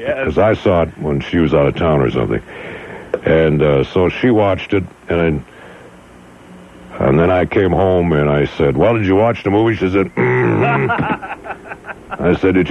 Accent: Eveleth, Minnesota, United States; Well, I got one here from the city of Eveleth, my hometown.

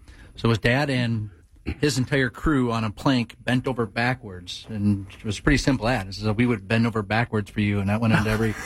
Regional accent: Wisconsin, United States; You know, I grew up in Western Wisconsin, and it seemed like everybody that worked at Anderson Windows had a good life.

